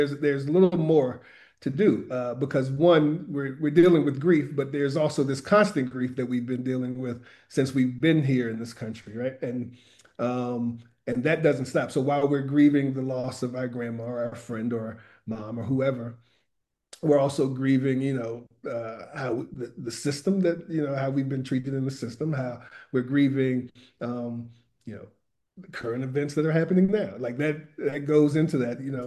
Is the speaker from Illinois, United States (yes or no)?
no; Charlottesville, Virginia, United States; Like I'm from Charlottesville, Virginia